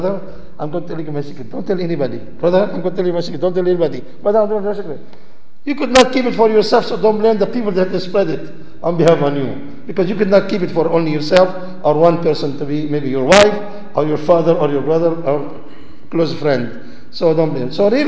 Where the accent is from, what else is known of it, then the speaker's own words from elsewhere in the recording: Lebanon; from one class to another class in the Al-Kulliya Al-Islamiyya that we have in Tripoli, Lebanon. I'm from Lebanon.